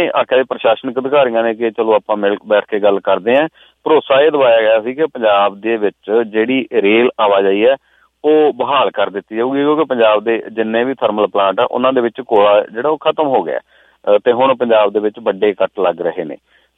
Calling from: Rajasthan, India; ਅੱਜ ਮੈਂ ਪੰਜਾਬ ਤੋਂ ਨਹੀਂ ਜੀ, ਰਾਜਸਥਾਨ ਤੋਂ ਜੁੜ ਰਿਹਾ।

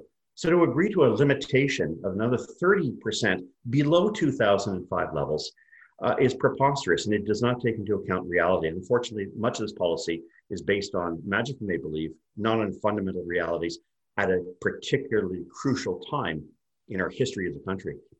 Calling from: Ontario, Canada; So I'm speaking from Ontario.

